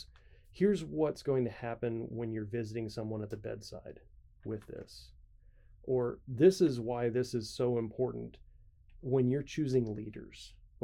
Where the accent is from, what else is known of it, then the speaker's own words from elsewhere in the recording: Kansas, United States; So I came from Kansas.